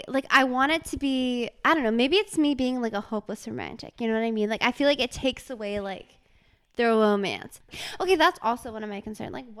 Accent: East Coast, United States; And then I'm from the East Coast, so I kind of like the more put together

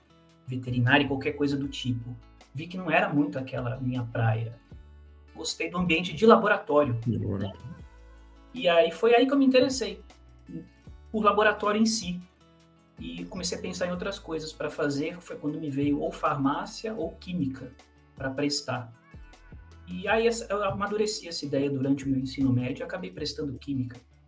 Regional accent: Santos, São Paulo, Brazil; eu sou de Santos.

